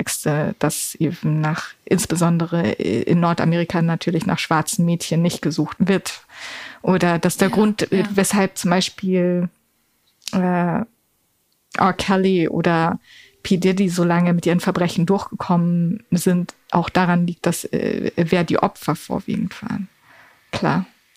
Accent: Germany; born there; aber ich bin in Deutschland geboren, weil es war noch Apartheid. Meine Eltern hätten nicht heiraten dürfen in Südafrika.

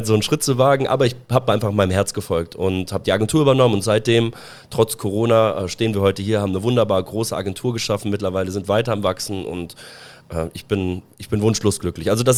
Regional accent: Germany; ich bin ja selber Deutscher.

